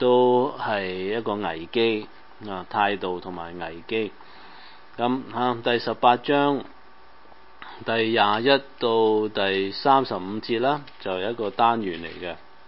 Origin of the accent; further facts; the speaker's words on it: Guangdong, China; 這個譯出來跟我們廣東人呢很有反應了。